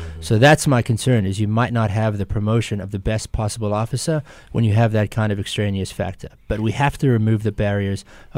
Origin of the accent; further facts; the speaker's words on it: South Africa; born there; I was born in South Africa.